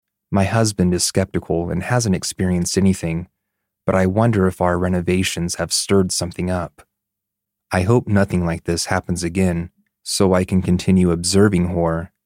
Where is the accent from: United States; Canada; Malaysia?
Canada; now in Denmark; I am Canadian, and my husband is Danish. We live in Denmark